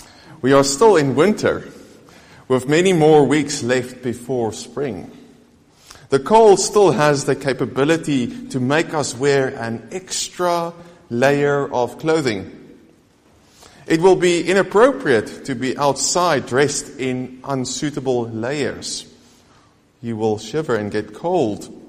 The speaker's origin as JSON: {"language": "English", "country": "South Africa", "moved": "yes", "lives_now": "United Kingdom", "said": "As a South African, it has taken me time, or has taken time for me, to understand what is appropriate in Scotland."}